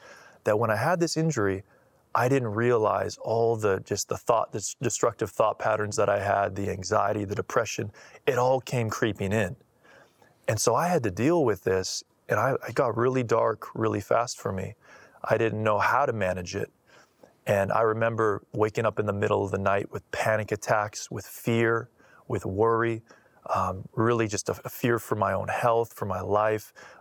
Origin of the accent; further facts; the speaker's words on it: Canada; Especially as a Canadian, we don't get a lot of opportunity like that in America.